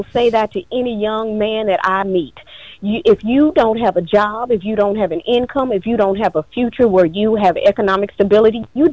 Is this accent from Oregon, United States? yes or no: no; Texas, United States; And I'm from Texas. Went to law school in Texas.